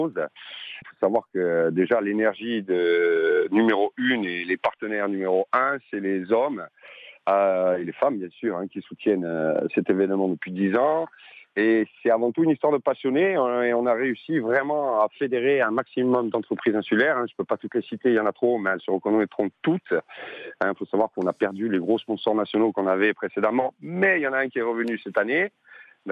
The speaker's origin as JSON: {"language": "French", "town": "Bonifacio", "region": "Corsica", "country": "France", "tie": "born or raised there", "said": "je suis originaire de Bonifacio et ça me tenait à cœur pour les 10 ans de faire le départ en bas chez moi, entre guillemets, au village."}